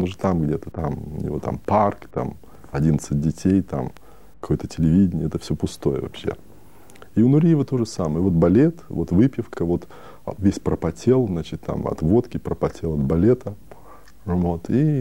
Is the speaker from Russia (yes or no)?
no; Australia